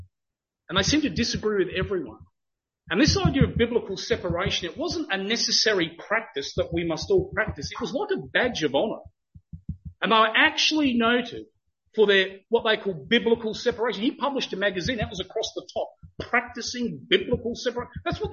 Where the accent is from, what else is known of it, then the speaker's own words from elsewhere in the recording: Adelaide, South Australia, Australia; and of course I'm from Adelaide